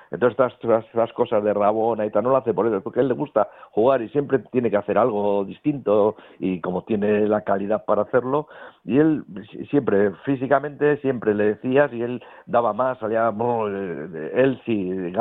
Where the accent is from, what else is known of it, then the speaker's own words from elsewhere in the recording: Basauri, Basque Country, Spain; Yo soy de Basauri, vamos.